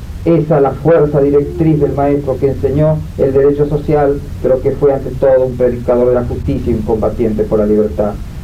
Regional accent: Argentina; rendir este homenaje me honra como decano y me conmueve como argentino

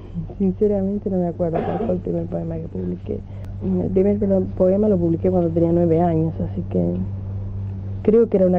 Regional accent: Paraná, Entre Ríos, Argentina; born there; nací en Paraná, Entre Ríos, el 16 de diciembre de 1939.

